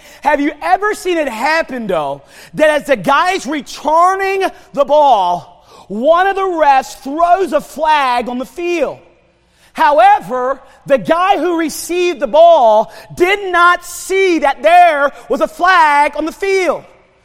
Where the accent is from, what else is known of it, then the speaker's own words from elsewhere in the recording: North Carolina, United States; Like, growing up, I'm from North Carolina, I said, it was basketball. That's what you did.